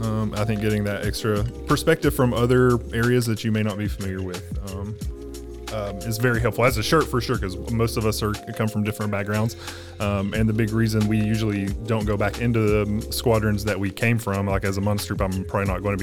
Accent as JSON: {"language": "English", "region": "Tennessee", "country": "United States", "said": "I'm going home. I'm from Tennessee. I'm going back home to spend time with family"}